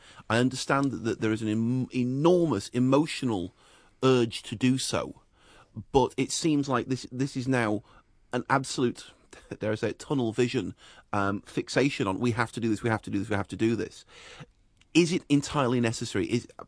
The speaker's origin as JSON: {"language": "English", "region": "England", "country": "United Kingdom", "tie": "born or raised there", "said": "I grew up in England in the 1970s with a family with an Irish background"}